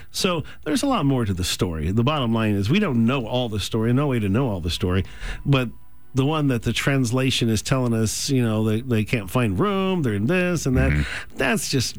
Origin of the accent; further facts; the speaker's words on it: the South, United States; I mean, as a Southerner, you wouldn't do that.